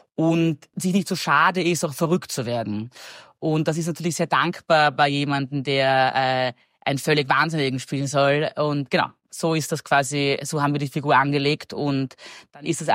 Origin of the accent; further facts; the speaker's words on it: Austria; Das habe ich noch nie gemacht als Österreicher.